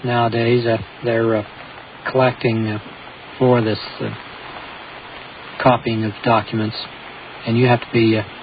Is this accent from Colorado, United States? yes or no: yes; Colorado, United States; The flap started in my hometown, the Snippy, the horse that was reportedly killed by UFO.